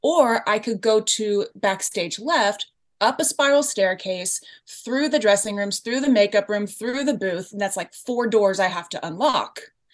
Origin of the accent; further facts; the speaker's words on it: Columbus, Indiana, United States; also born or lived in Texas; I am from Indiana. I grew up in Texas until I was 12, and then we moved to Columbus, Indiana, which is a real place, I promise.